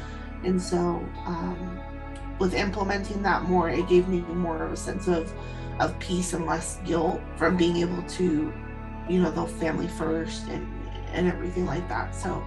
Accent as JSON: {"language": "English", "town": "Seattle", "region": "Washington", "country": "United States", "said": "I am from Seattle, Washington."}